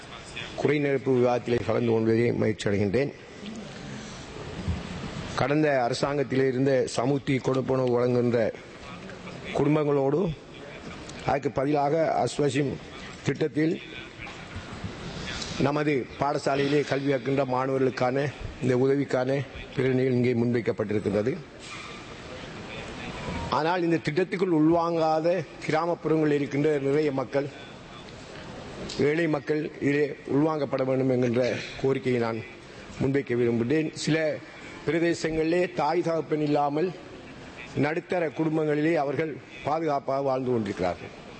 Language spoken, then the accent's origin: Tamil; Addalaichenai, Eastern Province, Sri Lanka; அட்டாளச்சேனை என்னுடைய ஊர், நான் பிறந்த ஊரில் இருக்கின்ற